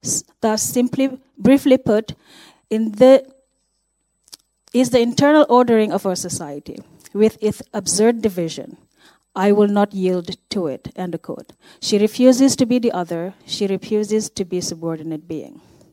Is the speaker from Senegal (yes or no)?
yes; Senegal; even at the time when I went to school, because I'm from Senegal too.